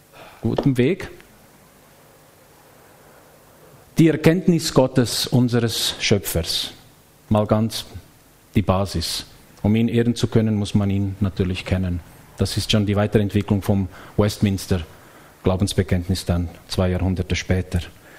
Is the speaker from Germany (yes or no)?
no; Switzerland; heute sind wir Schweizer überall und nirgends